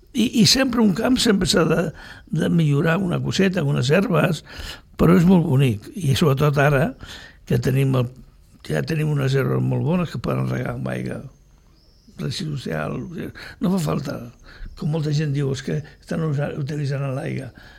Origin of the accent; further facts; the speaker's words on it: Sitges, Catalonia, Spain; Sóc de Sitges, vaig començar amb els palets de golf, portant els pals a l'ombro, i a poc em vaig fer professional de golf.